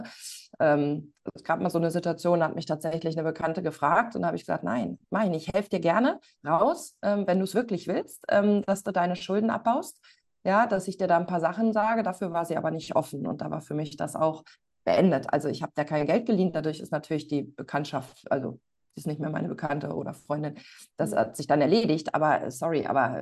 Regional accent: North Rhine-Westphalia, Germany; ich komme aus dem Lipperland

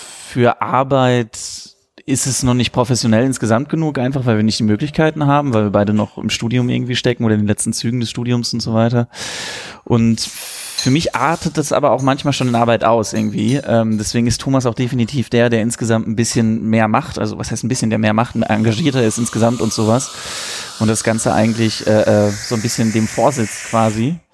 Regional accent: Dortmund, North Rhine-Westphalia, Germany; now in Frankfurt, Germany; Ja, ich komme ursprünglich aus Dortmund und mein Herz schlägt auch immer noch in Dortmund mit Sicherheit ein bisschen. Ist eine sehr heimatliebende Stadt. Und ich bin nach Frankfurt gekommen

